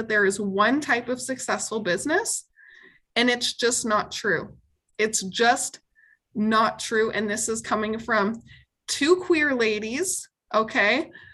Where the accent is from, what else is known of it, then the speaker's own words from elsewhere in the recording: Canada; accent: Canadian; I'm Canadian. So if you're hearing an accent, some people are just constantly clocking my Canadian accent.